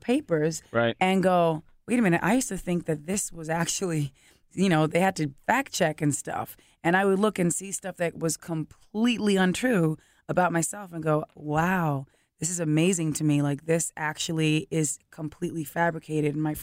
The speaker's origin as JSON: {"language": "English", "region": "New York", "country": "United States", "tie": "born or raised there"}